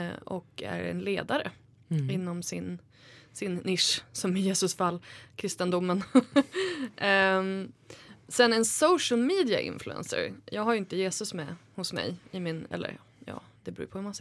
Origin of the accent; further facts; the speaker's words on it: Örnsköldsvik, Västernorrland County, Sweden; Jag är från Övik från början